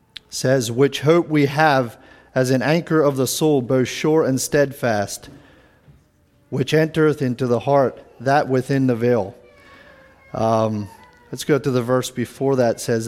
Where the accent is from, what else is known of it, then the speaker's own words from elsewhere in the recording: Pennsylvania, United States; community there in Lancaster County. I would say I had a stable family life.